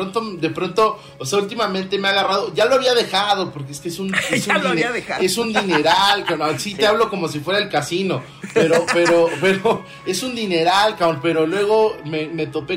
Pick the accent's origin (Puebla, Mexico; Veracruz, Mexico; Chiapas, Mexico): Veracruz, Mexico; now in Mexico City, Mexico; yo crecí en la provincia profunda, soy de Veracruz, muy al